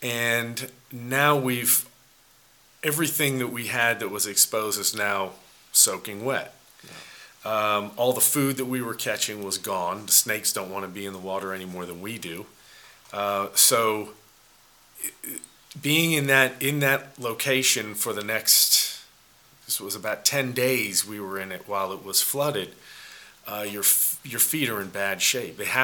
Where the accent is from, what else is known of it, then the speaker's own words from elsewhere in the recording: Kennesaw, Georgia, United States; howdy. I'm from Kennesaw, Georgia.